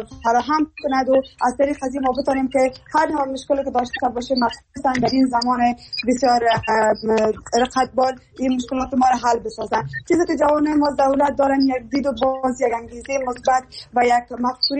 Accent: Afghanistan; همه ما یک افغان هستیم، از یک افغانستان هستیم

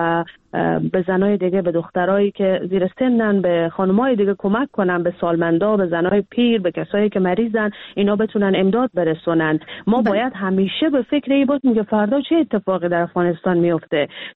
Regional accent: Iran; بعد کم کم کم کم که بزرگ شدیم در ایران، ما بزرگ شدیم

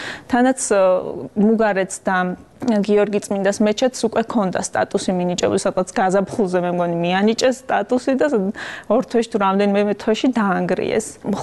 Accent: Akhaltsikhe, Samtskhe-Javakheti, Georgia; მე თვითონ ახალციხეში დაბადებული და გაზრდილი ვარ

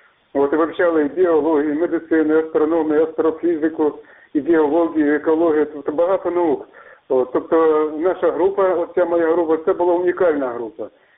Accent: Chernivtsi Oblast, Ukraine; also born or lived in Russia; Я переїхав з Росії в Україну, я родом з України, з Буковини.

